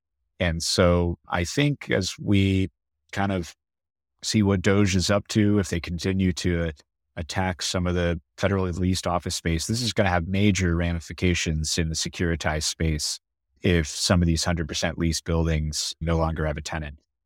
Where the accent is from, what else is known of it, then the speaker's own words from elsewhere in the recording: Memphis, Tennessee, United States; rural Kentucky, my hometown, Memphis